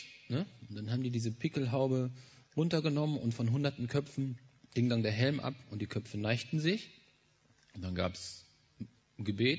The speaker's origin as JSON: {"language": "German", "town": "Bad Salzuflen", "region": "North Rhine-Westphalia", "country": "Germany", "said": "Ich komme aus Ostwestfalen, das heißt genauer gesagt aus Bad Salzuflen. Das liegt irgendwo so auf der Hälfte zwischen Dortmund und Hannover, ein bisschen südlicher."}